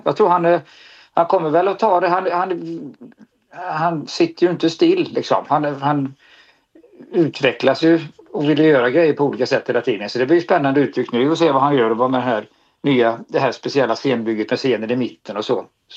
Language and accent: Swedish; Gothenburg, Västra Götaland County, Sweden; som göteborgare tar man det kanske som självklart att man kan på de här platserna är